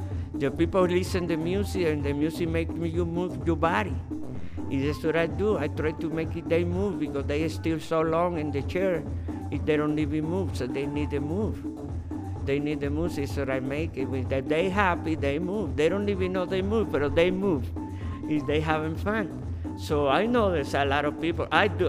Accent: Cuba; English is a second language; I'm from Cuba. I'm a professional dancer from my country. I was at art school in Cuba.

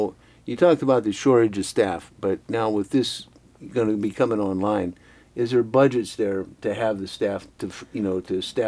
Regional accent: Vanport, Pennsylvania, United States; I'm from Vanport, Pennsylvania, and we're both son of a union, United Steelworkers union members.

